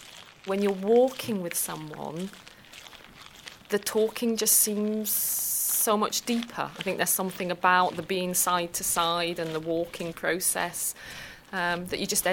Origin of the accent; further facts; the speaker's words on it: Oxford, South East England, United Kingdom; I grew up in Oxford.